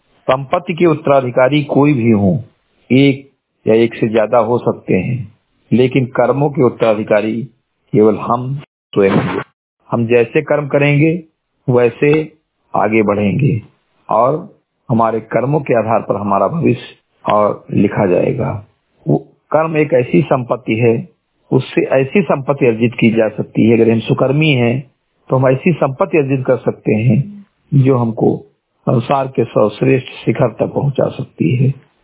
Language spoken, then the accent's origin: Hindi; Uttar Pradesh, India; ग्राम सभा सिमरी कटे विकास खंड जनपद बहराइच का मूल निवासी हूं